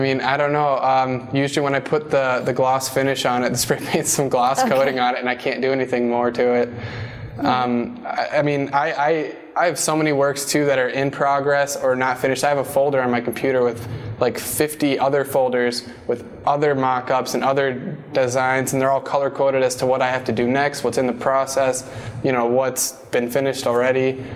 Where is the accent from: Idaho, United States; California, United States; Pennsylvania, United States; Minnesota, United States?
Minnesota, United States; Wood Lake; I'm originally from Wood Lake, Minnesota. It's a small town of 300 people, 5 hours west.